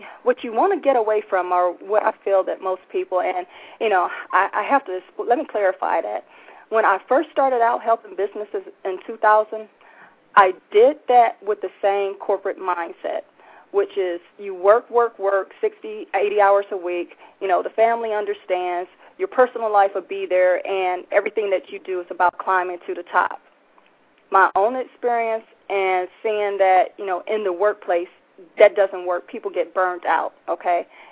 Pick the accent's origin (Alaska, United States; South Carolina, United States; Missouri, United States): Missouri, United States; St. Louis; now in Virginia, United States; Well, originally I'm from St. Louis, Missouri.